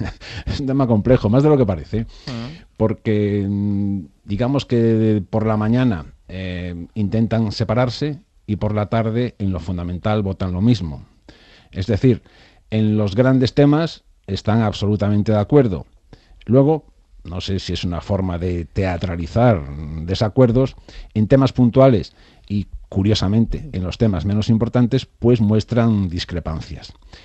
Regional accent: Monforte de Lemos, Galicia, Spain; en Antequera, en Algeciras y en Monforte de Lemos, que es mi pueblo

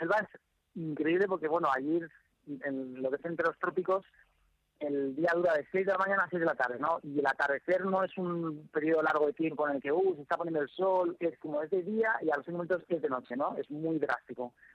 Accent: Spain; hablando portugués, siendo español, en Sudamérica

